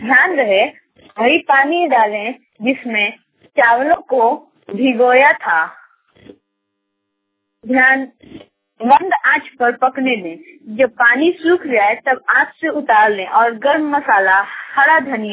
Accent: Chapra, Bihar, India; मैं छपरा नगर का निवासी हूँ।

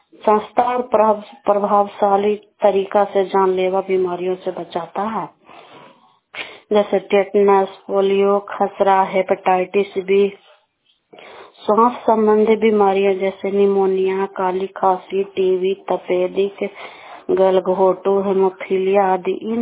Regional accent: Daniyawan, Bihar, India; मैं दनियावा ब्लॉक की रहने वाली हूँ।

